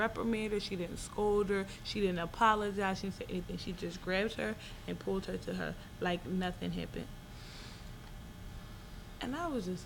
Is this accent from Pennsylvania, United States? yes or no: yes; Philadelphia, Pennsylvania, United States; I'm from Philadelphia.